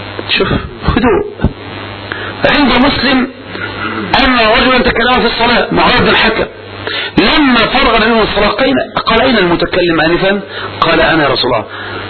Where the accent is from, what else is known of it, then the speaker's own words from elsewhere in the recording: Tanta, Gharbia, Egypt; عندنا في طنطا قدم النبي